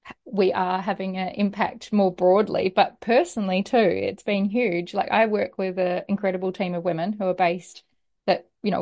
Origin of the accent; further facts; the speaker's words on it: Camden, New South Wales, Australia; also born or lived in Western Queensland; now in New Zealand; So I grew up on just on a quarter acre block in Camden, which is on the edge of Sydney. So I'm Australian